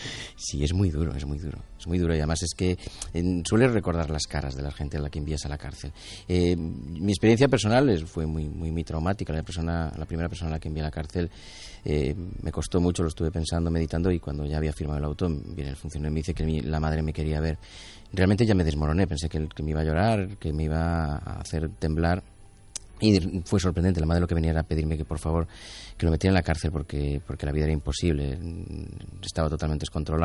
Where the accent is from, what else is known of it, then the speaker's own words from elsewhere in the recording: Galicia, Spain; yo claro, como gallego conozco las realidades más o menos cercanas